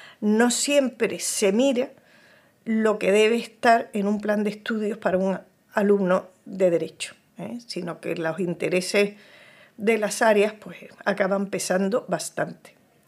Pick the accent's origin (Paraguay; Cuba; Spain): Spain; Seville, Andalusia; me ofrecieron venirme a Sevilla, que yo soy sevillana, a una universidad nueva que empezaba